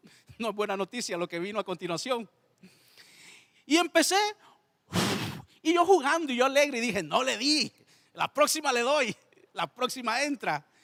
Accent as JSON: {"language": "Spanish", "country": "Nicaragua", "said": "Porque estaba pequeño en una de las ocasiones, y en mi país hay esas pilas de agua. ¿Se recuerda? Donde uno lava y están, nosotros le decimos en Nicaragua, lavanderos."}